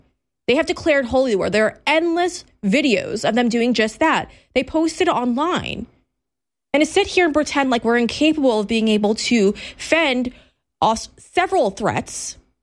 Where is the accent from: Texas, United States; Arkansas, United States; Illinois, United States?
Texas, United States; which is going on right now in my hometown, and pretending like not wanting that for your community is a problem. You know, in the DFW area, over the last 2 years, we've watched as 48 mosques went up.